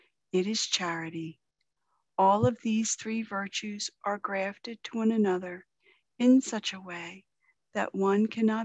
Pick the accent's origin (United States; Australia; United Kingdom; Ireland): Ireland; I'm Irish. I like to sing, even though I can't.